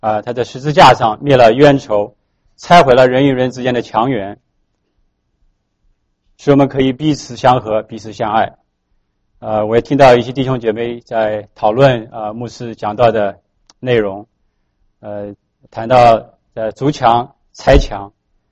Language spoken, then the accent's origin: Chinese; China; 特别是我们中国人，这个福字还倒着写哈